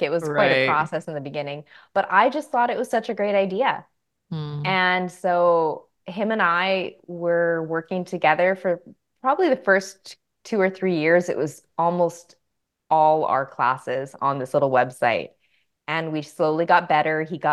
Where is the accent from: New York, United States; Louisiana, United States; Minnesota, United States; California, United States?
California, United States; moved away as an adult; now in Canada; I was raised in California. I was born in Canada, raised in California, and decided to move back to British Columbia. And when I did in my mid-20s